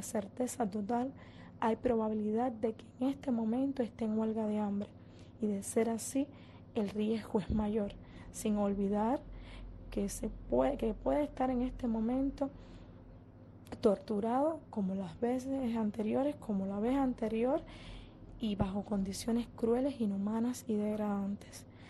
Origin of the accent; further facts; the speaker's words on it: Cuba; todos somos cubanos